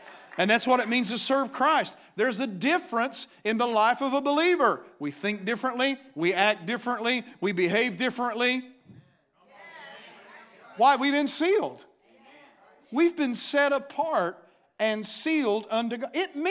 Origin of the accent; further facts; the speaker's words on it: Virginia, United States; born there; I'm a hillbilly by birth, and I appreciate that. And, I'm an American by birth. I was born in the state of Virginia by birth. Hallelujah. The beautiful part of the state that's in the mountains anyhow.